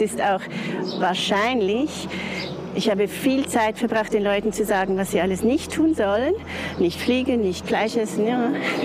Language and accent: German; Lebanon; Ich bin im Libanon aufgewachsen